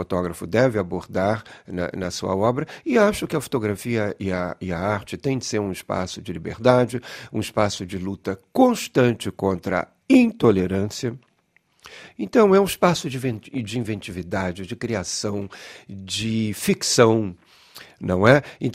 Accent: Rio de Janeiro, Brazil; Aí eu vinha do Rio de Janeiro, uma cidade cheia de vida na época dos anos 70, com bossa nova e cinema novo e tropicalismo.

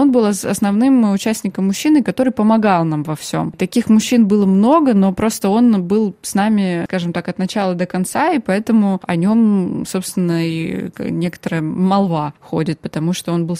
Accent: Ukraine; Russian is a second language; Все-таки даже если я говорю по-русски, наверное, слышно, что я украинка, а не русская.

